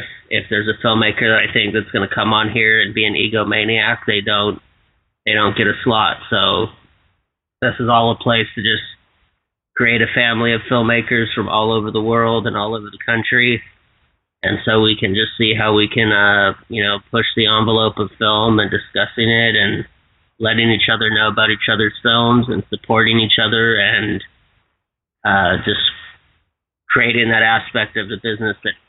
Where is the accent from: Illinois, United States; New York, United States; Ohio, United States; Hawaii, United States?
Hawaii, United States; I'm from Hawaii, so I'm going to have a couple Hawaii guests on next week.